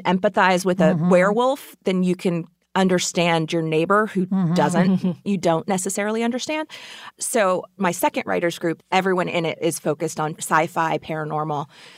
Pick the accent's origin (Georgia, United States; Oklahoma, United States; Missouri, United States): Oklahoma, United States; So I am from Oklahoma. I was working as a script supervisor there for the film industry, mostly indie projects.